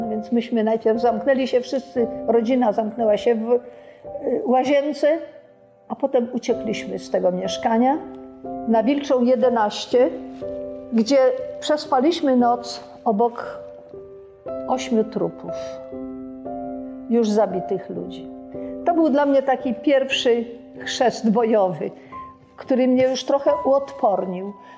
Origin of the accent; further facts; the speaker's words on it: Warsaw, Masovian Voivodeship, Poland; to Polska. Urodziłam się w Warszawie w 1933 roku. I do 1939 roku mieszkałam z rodzicami na Saskiej Kępie.